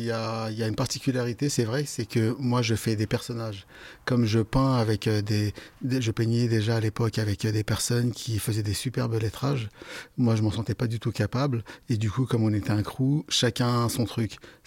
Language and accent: French; Île-de-France, France; là où j'ai grandi, en Seine-Saint-Denis, quand j'étais plus jeune